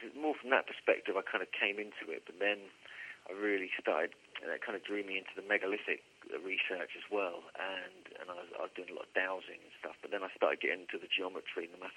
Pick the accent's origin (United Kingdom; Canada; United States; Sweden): United Kingdom; Wandlebury, East of England; it was my hometown near Cambridge.